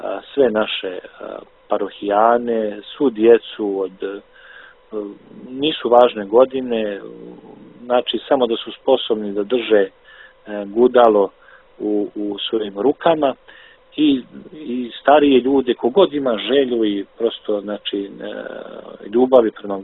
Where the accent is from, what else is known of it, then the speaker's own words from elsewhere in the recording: Republika Srpska, Bosnia & Herzegovina; Ja sam došao iz Republike Srpske, iz Bosne, dakle, koja je također i u svojoj tradiciji ima gusle